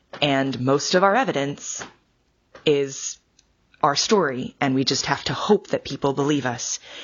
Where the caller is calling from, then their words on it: Chicago, Illinois, United States; I'm from Chicago.